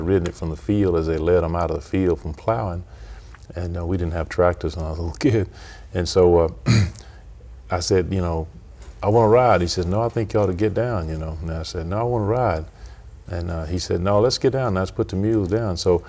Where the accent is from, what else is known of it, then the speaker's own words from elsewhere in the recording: Alabama, United States; I'm from Alabama. I'm white.